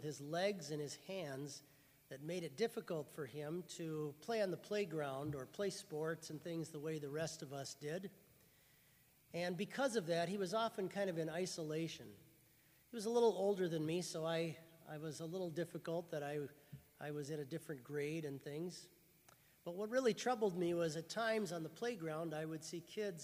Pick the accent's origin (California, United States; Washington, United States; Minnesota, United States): Minnesota, United States; Mankato; When I was 35, I came back and moved back here to my hometown. I moved back to Mankato.